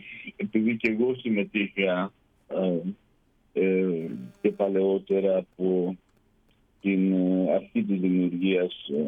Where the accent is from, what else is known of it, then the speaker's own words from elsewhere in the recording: Greece; σαν Έλληνας πολίτης που είμαι